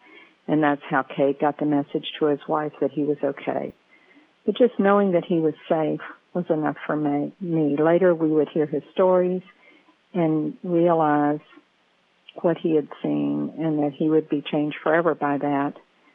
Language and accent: English; Shreveport, Louisiana, United States; I'm from Shreveport, Louisiana, and these are my memories of 9/11.